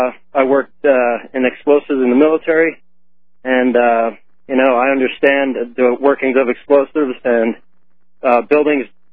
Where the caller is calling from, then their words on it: Colorado, United States; Colorado.